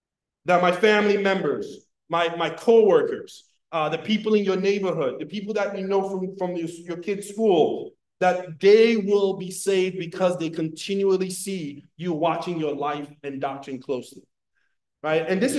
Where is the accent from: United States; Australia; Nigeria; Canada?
Nigeria; Now, I'm Nigerian, I have lots of uncles.